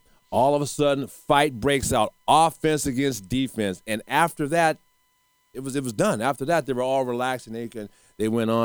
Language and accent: English; Santa Rosa, California, United States; Well, I grew up in Santa Rosa, where the Raiders' first training camp